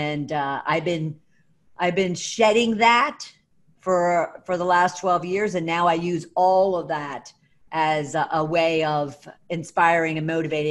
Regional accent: Philadelphia, Pennsylvania, United States; now in Atlanta, United States; I'm from Philly, one of 12 kids with a lot of nieces and nephews running around, but I live in Atlanta, Georgia with my little four-legged friend Coco.

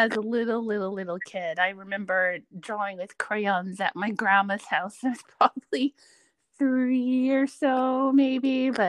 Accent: Canada; No, actually. I'm a Canadian.

